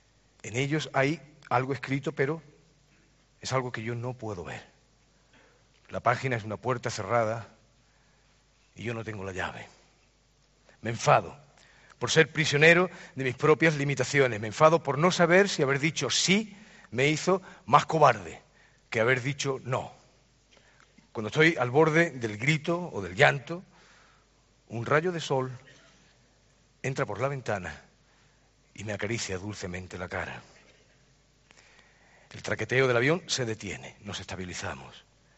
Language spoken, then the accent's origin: Spanish; Málaga, Andalusia, Spain; Estoy en mi tierra, estoy en Málaga